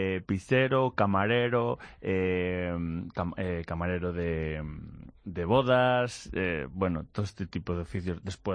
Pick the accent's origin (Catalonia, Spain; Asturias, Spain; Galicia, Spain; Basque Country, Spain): Galicia, Spain; Salceda de Caselas; also born or lived in Vigo; Yo soy de un sitio que se llama Picoña, en Sarcea de Caselas. Lo que pasa es que me llevaron a nacer a Vigo, que es donde había hospital, pero me empadronaron en Tui, que es donde son los padres de mi madre